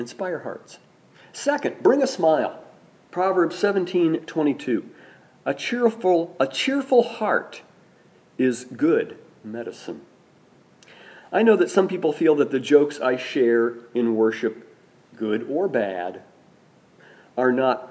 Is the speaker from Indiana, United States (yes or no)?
yes; Rushville, Indiana, United States; I was born in Rushville, Indiana, after all. I was raised in Rushville, Indiana.